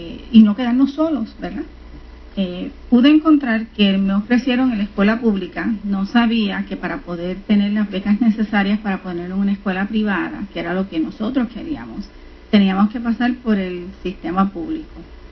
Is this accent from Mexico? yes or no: no; Puerto Rico; moved away as an adult; now in Lakeland, United States; Bueno, yo me mudé de Puerto Rico hacia Lakeland hace aproximadamente 4 años